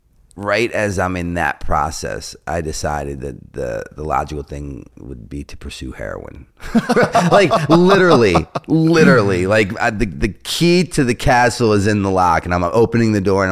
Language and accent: English; Baltimore, Maryland, United States; So I'm growing up in Baltimore, and I'm with another pro skater by the name of Bucky Lasik